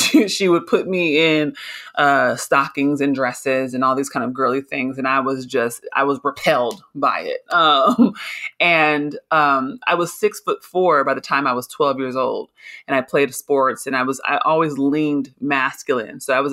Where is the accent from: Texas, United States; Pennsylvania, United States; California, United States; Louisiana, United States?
California, United States; Oakland; also born or lived in Berkeley; growing up in California, in Oakland and Berkeley in the Bay Area in the 80s and 90s, being genderqueer wasn't weird.